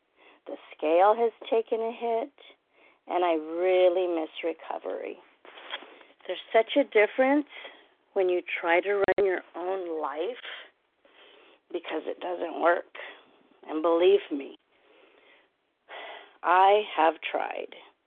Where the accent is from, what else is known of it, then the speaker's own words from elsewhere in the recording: California, United States; I'm from Southern California